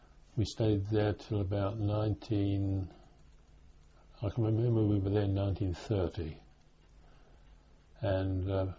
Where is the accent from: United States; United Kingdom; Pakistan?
United Kingdom; Ealing, London; also born or lived in Guildford; we moved to Ealing. I didn't know much. I didn't know anything about Guildford, but we moved to Ealing in about 19. I should think it'd be about 1928, something like that.